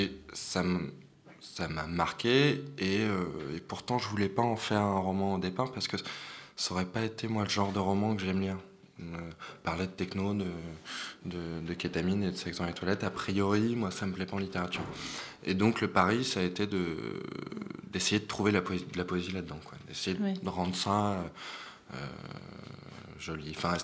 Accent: France; Après, moi, en tant que Français, là-bas, tout, c'est...

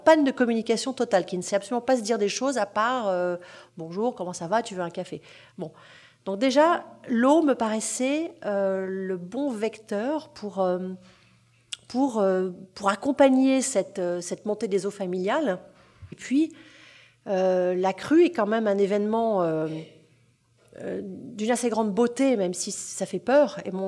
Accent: Paris, Île-de-France, France; Mais c'est vrai que je suis parisienne

